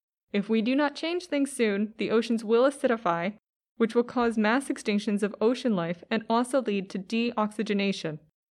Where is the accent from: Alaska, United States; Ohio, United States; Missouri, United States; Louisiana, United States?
Ohio, United States; I grew up near the Cuyahoga River.